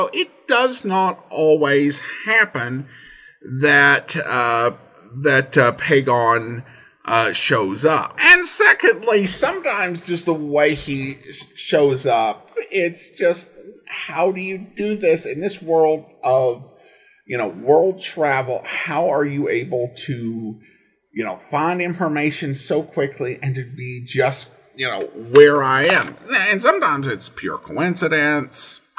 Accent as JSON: {"language": "English", "region": "Montana", "country": "United States", "said": "one thing that I did have happen as I moved out here is that I would mention I was from Montana"}